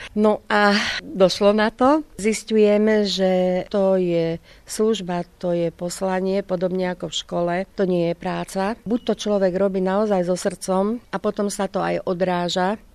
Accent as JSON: {"language": "Slovak", "town": "Kežmarok", "region": "Prešov Region", "country": "Slovakia", "tie": "born or raised there", "also_born_or_lived": "Levoča", "said": "Ja som rodená Levočanka, ale od 3 rokov žijem v Kežmarku, tak sa cítim byť naozaj plnohodnotnou Kežmarčankou."}